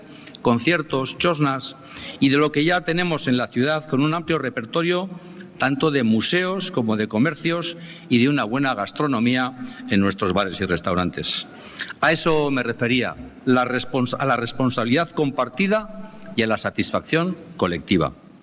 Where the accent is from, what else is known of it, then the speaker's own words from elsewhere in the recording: Bilbao, Basque Country, Spain; Última Aste Nagusia como alcalde, pero no como bilbaíno.